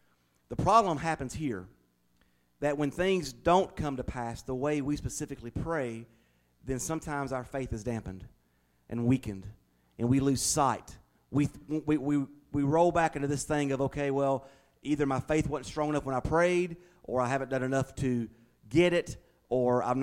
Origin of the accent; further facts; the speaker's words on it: Statesville, North Carolina, United States; See, I was born and raised in Statesville.